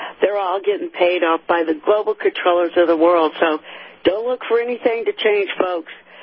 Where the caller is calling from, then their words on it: St. Petersburg, Florida, United States; Hi, good morning. … from St. Pete.